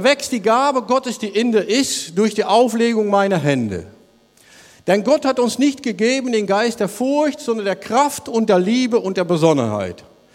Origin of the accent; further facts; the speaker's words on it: Netherlands; German is a second language; ich bin ein Niederländer.